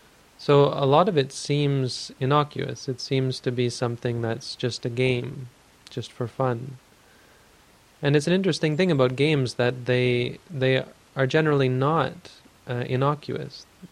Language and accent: English; Canada; I'm from Canada, so we have a big hockey tradition up there